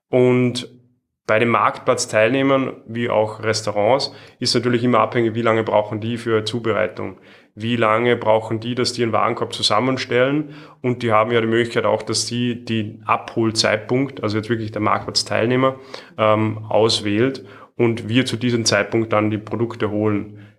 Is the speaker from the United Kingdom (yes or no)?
no; Salzburg, Austria; Ich bin aus Salzburg